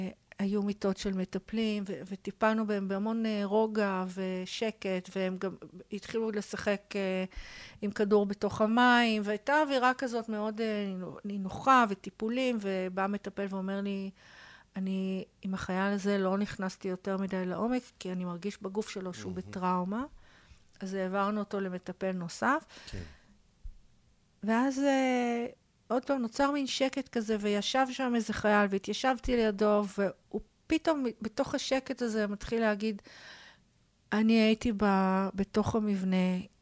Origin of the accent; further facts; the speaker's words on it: Tel Aviv, Tel Aviv District, Israel; אני תל אביבית, במילא לא צריך אוטו